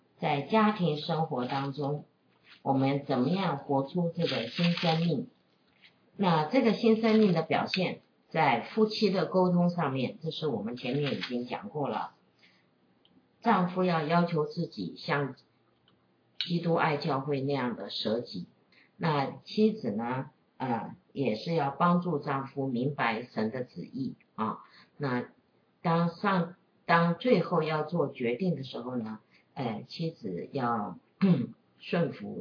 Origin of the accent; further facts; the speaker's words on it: China; 我们中国人也是说啊，百善孝为先嘛啊